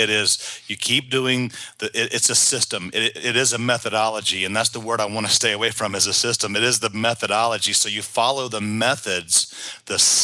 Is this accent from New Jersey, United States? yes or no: no; North Carolina, United States; I'm from North Carolina, and it's really right here in North Carolina, it's the furniture capital of the world.